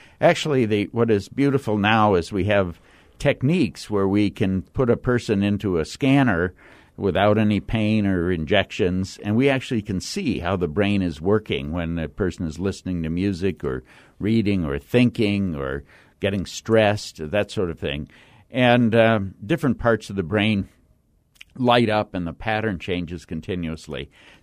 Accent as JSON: {"language": "English", "town": "Cleveland", "region": "Ohio", "country": "United States", "tie": "born or raised there", "also_born_or_lived": "Seattle", "said": "Well, I was born in Seattle and then grew up in the Midwest, mostly in outside of Cleveland, along Lake Erie."}